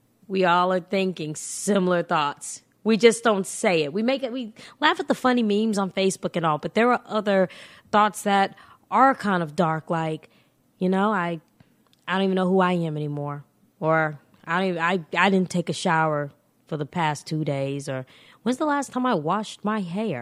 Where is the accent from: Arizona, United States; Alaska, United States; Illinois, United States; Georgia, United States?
Georgia, United States; Albany; because I'm from Albany. And let me, I'm going to say Albany. I'm from Albany. I don't say it right, because my mom's from Rhode Island. I have this accent.